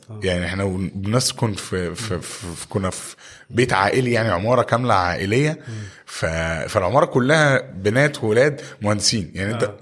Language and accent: Arabic; Alexandria, Alexandria Governorate, Egypt; انا اسكندراني شغال في القريه الذكيه مهندس